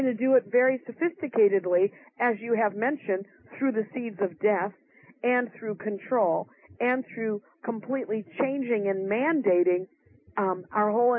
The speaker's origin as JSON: {"language": "English", "town": "Racine", "region": "Wisconsin", "country": "United States", "tie": "born or raised there", "said": "I mean, I used to work at the Racine Water Department where I grew up in Racine, Wisconsin."}